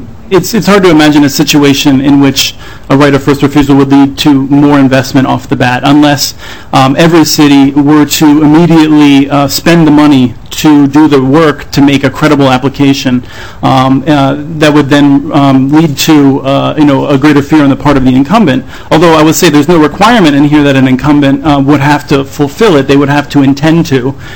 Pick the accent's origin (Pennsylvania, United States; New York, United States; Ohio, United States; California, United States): Pennsylvania, United States; I grew up in Pennsylvania, so I'm familiar with it.